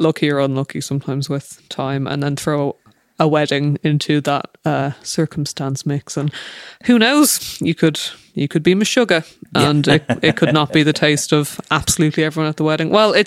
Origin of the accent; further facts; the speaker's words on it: Ireland; Part of me wants to say no more, because as an Irish person, I definitely get what that can mean.